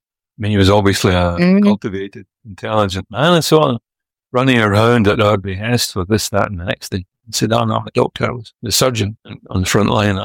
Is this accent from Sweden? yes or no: no; Scotland, United Kingdom; Well, I'm very Scottish and very careful about getting ahead of myself.